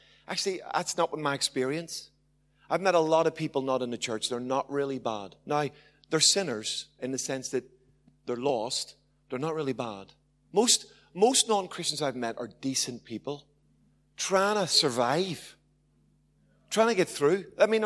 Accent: Ireland; I mean, I'm an Irishman.

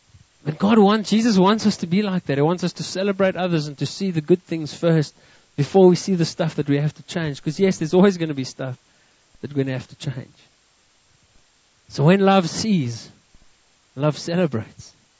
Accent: South Africa; typical South African because I see the negative first.

